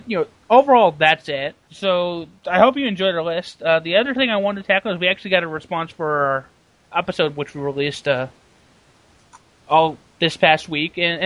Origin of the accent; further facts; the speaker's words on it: the South, United States; Again, I prove I'm a Southerner.